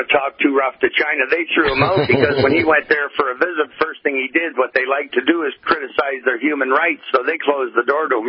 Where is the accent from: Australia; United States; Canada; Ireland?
Canada; Hamilton, Ontario; today I went to Hamilton, a much bigger city. That's my hometown, the Hammer, as it's called.